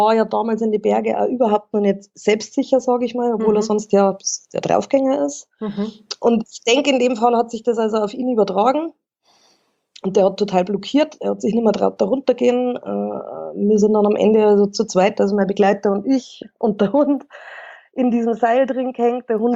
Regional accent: Burghausen, Bavaria, Germany; Nein, ich bin aus Burghausen, das gehört also weder zum Chiemgau noch zum Berchtesgadener Land noch zu Salzburg, das ist von Salzburg 60 Kilometer weit weg.

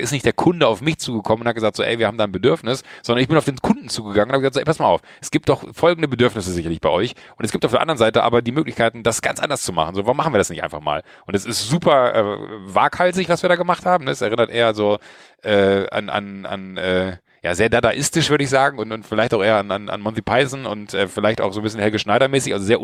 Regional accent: Schwalmtal, North Rhine-Westphalia, Germany; ich bin in Schwalmtal groß geworden, ich bin ein kleiner Junge vom Dorf

